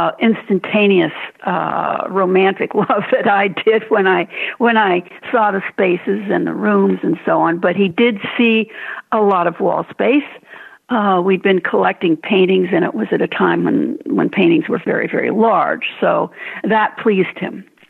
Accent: West Coast, United States; Everyone on the East Coast, as I understood it, I grew up on the West Coast, so I hadn't been aware of this.

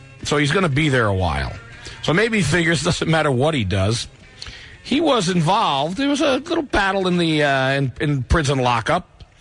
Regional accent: New Jersey, United States; I grew up in Jersey.

